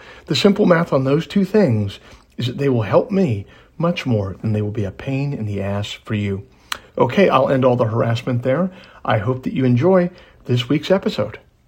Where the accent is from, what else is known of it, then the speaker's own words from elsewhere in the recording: Maryland, United States; I'm from Maryland. I'm from PG County, Maryland.